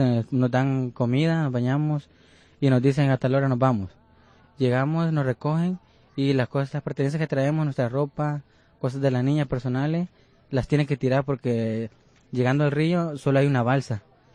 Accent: El Salvador; moved away as an adult; Pues vengo de El Salvador, pues El Salvador está muy duro, la delincuencia nos está sacando de nuestro país.

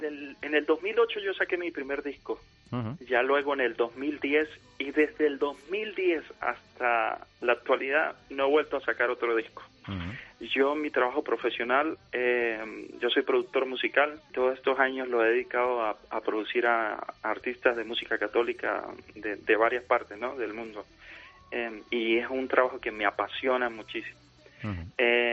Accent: Táchira, Venezuela; Yo le digo, yo soy del Táchira también.

